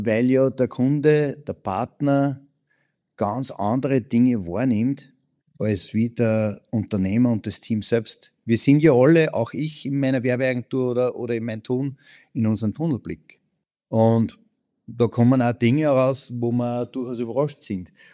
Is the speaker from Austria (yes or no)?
yes; Upper Austria, Austria; Du als Tiroler, ich als Oberösterreicher, wir wissen, dass zum Beispiel Menschen aus Hamburg mit unserem Dialekt echt ein bisschen eine Challenge haben.